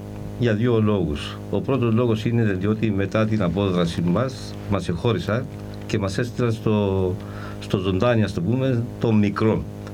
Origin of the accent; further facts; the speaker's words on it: Kaimakli, Nicosia District, Cyprus; Είμαι Καϊμακλιώτης